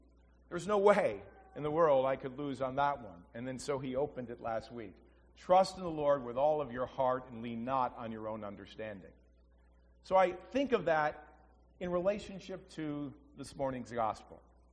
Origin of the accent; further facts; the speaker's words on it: Connecticut, United States; Now, I grew up in Connecticut. Back in the 70s and the 80s, we never really locked our doors.